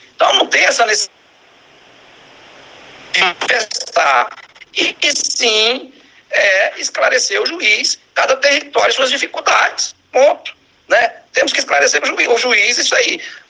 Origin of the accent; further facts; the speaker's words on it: Itaúnas, Espírito Santo, Brazil; Por exemplo, eu sou de Itaúnas, tento fazer o meu melhor aqui em Itaúnas, né